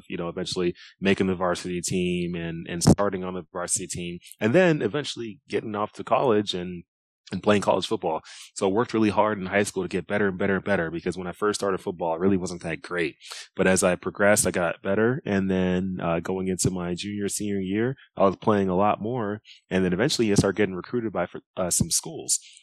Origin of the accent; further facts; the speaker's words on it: Dallas, Texas, United States; You know, when I was growing up, originally I'm from Dallas, Texas. Both of my parents had immigrated from Nigeria to the U.S.